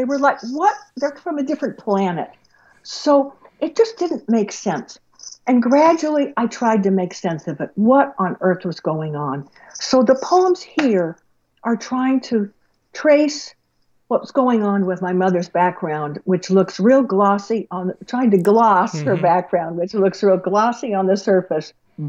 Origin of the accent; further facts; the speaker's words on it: Tucson, Arizona, United States; I'm growing up in Tucson with my parents, moving all the time